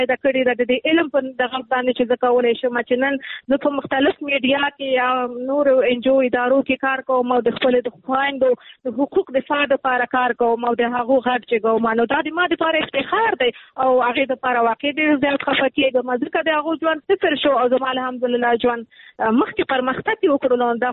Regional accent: Nangarhar, Afghanistan; چونکې زه د ننګرهار یم، ما ویلې نور کابل بس دی

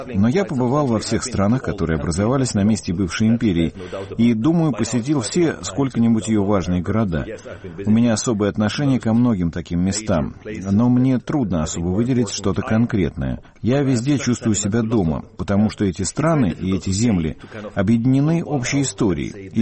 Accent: Germany; я родился не в Австрии, а в Германии. Я вырос в Германии, но моя идентичность и не немецкая.

